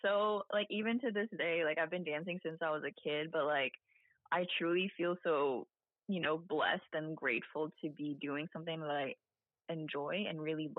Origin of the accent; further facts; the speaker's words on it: Philippines; Especially in my hometown, Philippines, you know, to see that you can be whoever you want to be